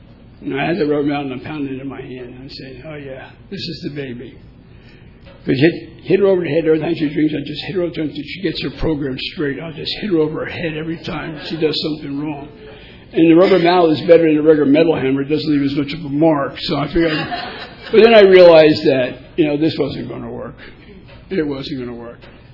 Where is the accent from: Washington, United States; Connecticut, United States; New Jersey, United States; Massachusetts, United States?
New Jersey, United States; Elizabeth; We're both from New Jersey. I'm from Elizabeth. He's from Linden, which is in the very next town.